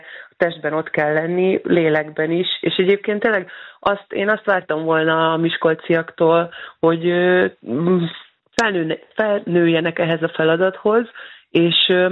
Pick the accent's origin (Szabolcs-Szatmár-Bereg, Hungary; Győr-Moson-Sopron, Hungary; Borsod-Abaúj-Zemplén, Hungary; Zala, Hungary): Győr-Moson-Sopron, Hungary; Sopron; egyébként én is soproniként, még Sopronban játszottam